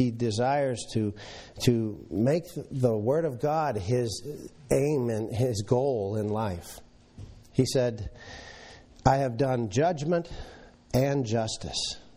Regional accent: Minnesota, United States; I remember I grew up in Minnesota, and we would go on a yearly camping trip up to the North Shore.

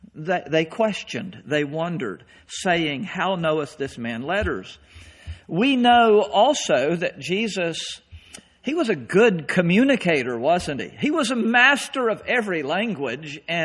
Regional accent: North Carolina, United States; Well, I came from North Carolina. I grew up on a farm. I chased cows a whole lot.

